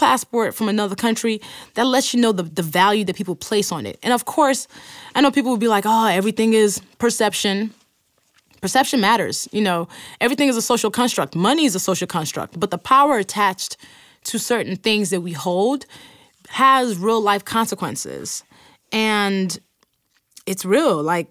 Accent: United States; accent: American; Just my American accent has stopped foolishness from happening.

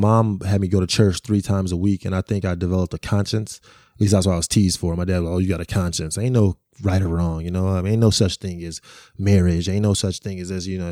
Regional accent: Waukegan, Illinois, United States; But I grew up in Waukegan. It's still under resourced. It's more isolated than I would say Chicago.

